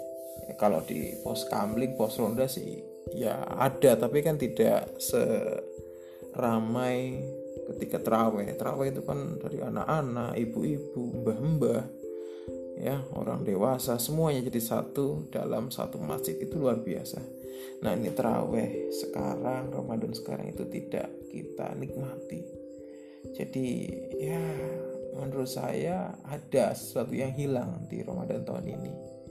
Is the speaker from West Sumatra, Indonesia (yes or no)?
no; Bekasi, West Java, Indonesia; saya itu kecilnya di kota Bekasi. Itu sampai SMP, SD SMP di Bekasi.